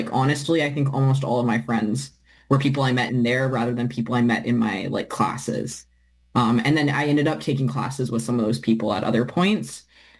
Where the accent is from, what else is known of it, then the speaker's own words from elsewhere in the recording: Alberta, Canada; I'm from Alberta, so I'm familiar with government book banning.